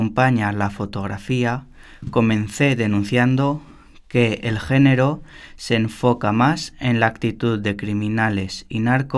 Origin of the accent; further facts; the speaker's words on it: Medellín, Antioquia, Colombia; born there; Nací en 1985 en Medellín, Colombia, en la época más violenta del narcotráfico